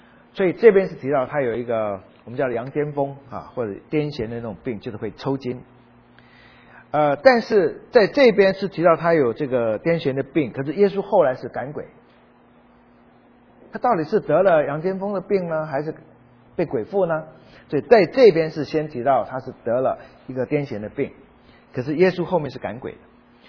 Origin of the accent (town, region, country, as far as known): China